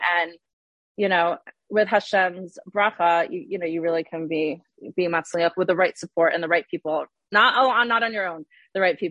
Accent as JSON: {"language": "English", "town": "Atlanta", "region": "Georgia", "country": "United States", "tie": "born or raised there", "said": "I grew up in Atlanta, Georgia, and it's a real, you know, Kiruv community."}